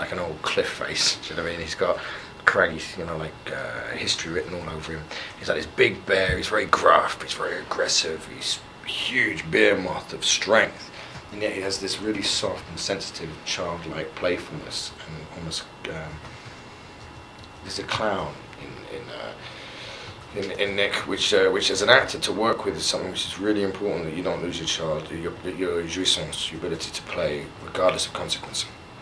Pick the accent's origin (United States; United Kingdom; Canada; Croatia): United Kingdom; London; No, my son lives with his mum and her husband in London, so that's it. I'm a Londoner forever.